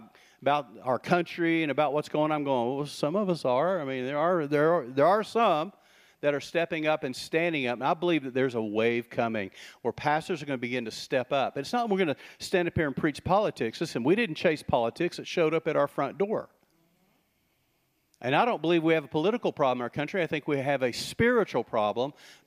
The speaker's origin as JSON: {"language": "English", "region": "Texas", "country": "United States", "tie": "born or raised there", "said": "I grew up in West Texas."}